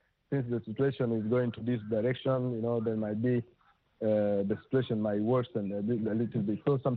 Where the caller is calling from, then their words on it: Khartoum, Sudan; I'm speaking from Khartoum South